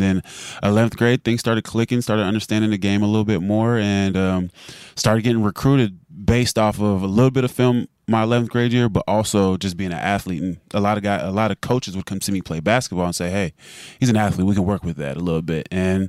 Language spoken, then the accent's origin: English; Jacksonville, Florida, United States; I grew up in Jacksonville, Florida.